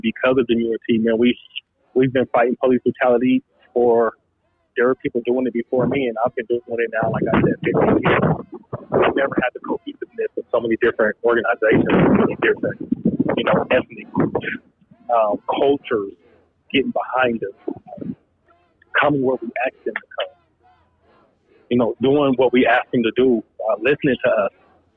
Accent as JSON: {"language": "English", "region": "Colorado", "country": "United States", "tie": "born or raised there", "said": "I grew up in Park Hill. My grandmother used to own a restaurant called A&A Fish Market. It was on the corner of 28th and Fairfax, which was one of the hearts of the community, that block right there. So I grew up on 29th and Pontiac"}